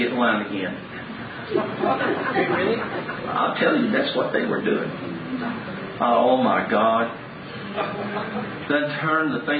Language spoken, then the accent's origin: English; Dallas, Texas, United States; A friend of mine that I grew up with in Dallas, he had become an evangelist